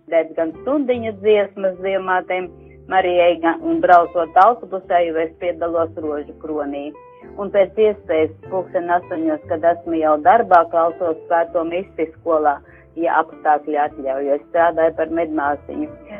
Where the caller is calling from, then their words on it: Ķekava, Ķekava Municipality, Latvia; Es esmu no Ķekavas.